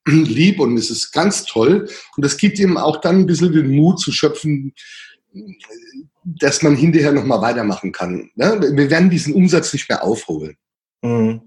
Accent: Saarland, Germany; ich bin ja Saarländer, ja.

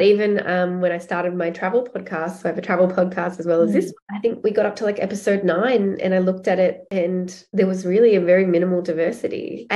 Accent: Australia; I'm Australian and I'm white and my parents are English

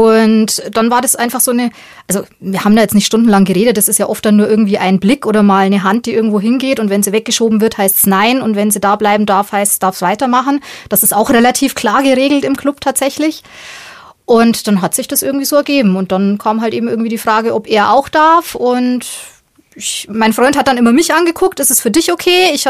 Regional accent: Regensburg, Bavaria, Germany; weil es auch nicht eben in der Nähe von Regensburg war, wo ich herkomme

